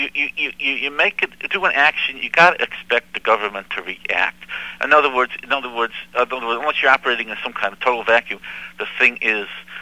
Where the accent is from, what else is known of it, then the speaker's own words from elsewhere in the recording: Chicago, Illinois, United States; now in New York, United States; I'm from Chicago, and it's like, since I've come to New York, I've listened to a lot of radio